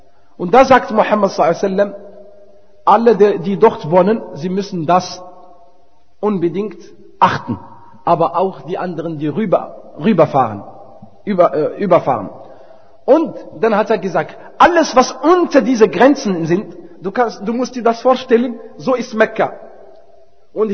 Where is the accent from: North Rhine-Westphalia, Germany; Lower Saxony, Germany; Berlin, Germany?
Berlin, Germany; Wir kommen nicht aus Medina, wir kommen aus Berlin.